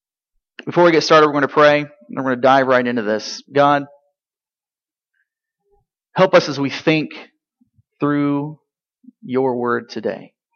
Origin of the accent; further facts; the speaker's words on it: Iowa, United States; See, I'm from Iowa. I'm a believer. Yes, and I'm from Iowa. That's true.